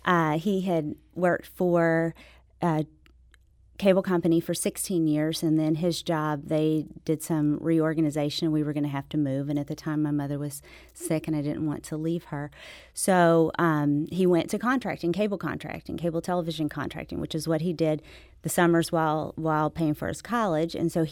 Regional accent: Dallas, Texas, United States; also born or lived in Memphis / Sykeston; We traveled all the time. I was born in Memphis, spent my youngest years in Dallas, but my mama was from Sykeston, and so we always went back to Sykeston.

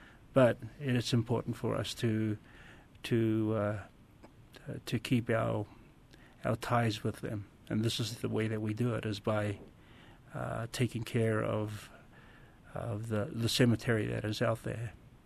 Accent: New Zealand; Actually, I'm from New Zealand originally.

